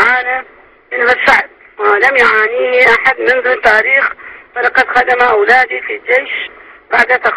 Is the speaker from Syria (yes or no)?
no; Iraq; now in Istanbul, Turkey; إني مواطنة عراقية، … أنا أفكر العودة إلى العراق